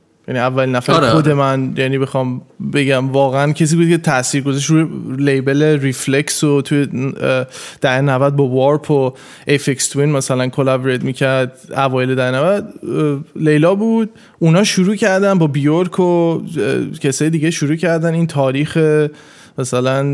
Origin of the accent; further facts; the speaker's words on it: Iran; من یه شانسی آوردم تو خانواده که مثلا تو ایران بزرگ شدیم